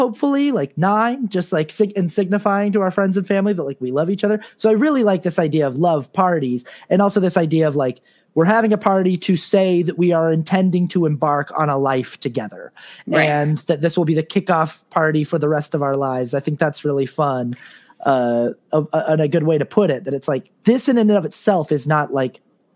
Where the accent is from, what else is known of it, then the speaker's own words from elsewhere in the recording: Utah, United States; I was raised in Utah, LDS, you know, Mormon, and weddings, it's a huge thing.